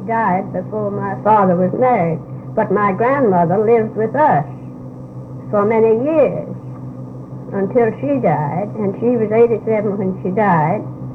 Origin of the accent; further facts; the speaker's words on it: Rappahannock, Tennessee, United States; born there; I was born in Rappahannock, Tennessee.